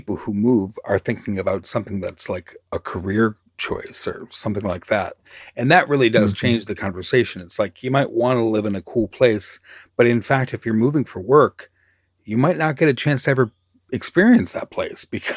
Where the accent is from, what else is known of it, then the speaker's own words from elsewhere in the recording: Michigan, United States; now in California, United States; I'm originally from Michigan and I miss some things about Michigan that are never going to happen here in California.